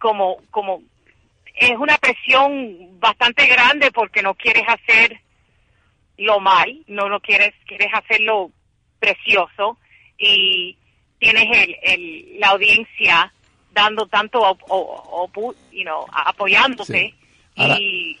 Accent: Cuba; somos cubanos en el corazón

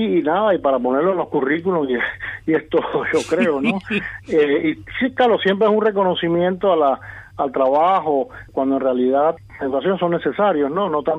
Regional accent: Havana, Cuba; moved away; En realidad, donde me crié, donde viví hasta que me fui de Cuba, fue en La Habana.

